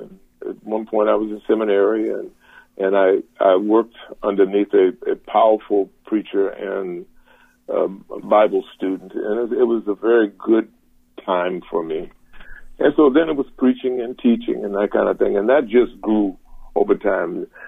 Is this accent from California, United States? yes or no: no; Savannah, Georgia, United States; I grew up in Savannah, Georgia